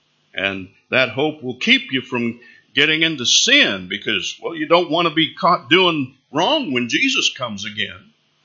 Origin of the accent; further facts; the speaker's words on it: Colorado, United States; I'm from Colorado. I've seen some beautiful things in nature.